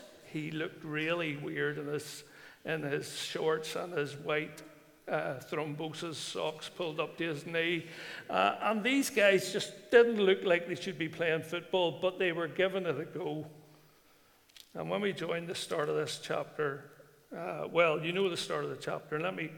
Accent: Ballywalter, Northern Ireland, United Kingdom; I'm from Ballywalter

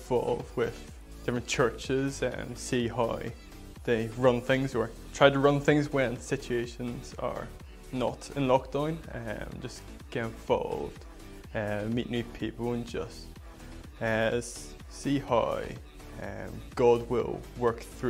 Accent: Bangor, Northern Ireland, United Kingdom; I'm from Bangor and I go to Hamilton Road Baptist Church.

